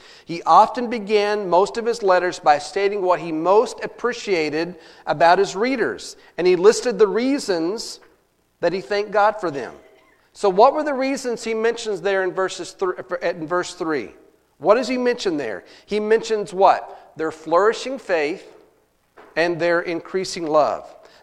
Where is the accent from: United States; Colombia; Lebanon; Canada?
United States; Glen Rose, Texas; Down in my hometown in Glen Rose, Texas, they're experiencing some flooding.